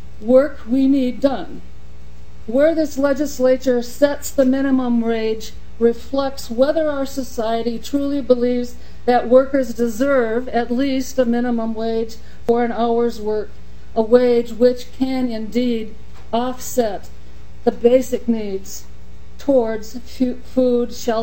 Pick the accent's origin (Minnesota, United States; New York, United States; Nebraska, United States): Minnesota, United States; I grew up in Carver County, Minnesota, and I'm the Executive Director of the Minnesota Council of Churches.